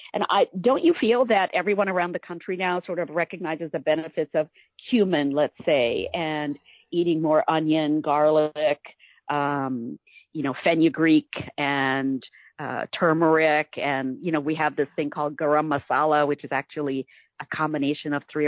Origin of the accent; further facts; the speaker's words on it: Ames, Iowa, United States; Yeah, and you know, growing up in Iowa, I think was really interesting for that, because, you know, back in 1967, when we first arrived in Ames, people hadn't seen, the people who lived there had not seen a lot of Indians like us, right?